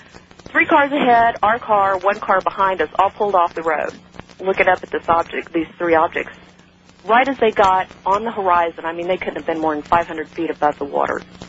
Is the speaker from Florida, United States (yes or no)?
yes; Destin, Florida, United States; I know over in the Panhandle, I'm from Destin, so I'm real familiar with it.